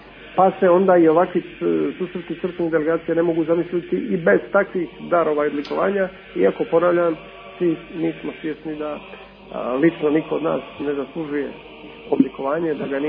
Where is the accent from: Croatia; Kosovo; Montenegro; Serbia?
Montenegro; visoko prosvećeni mitropoliti i moja malenkost, mi smo bili iz Crne Gore